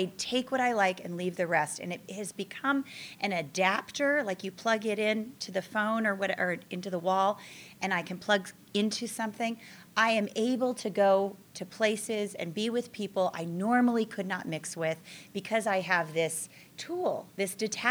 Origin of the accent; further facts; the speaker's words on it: California, United States; I'm from California, and I am so thrilled to be here.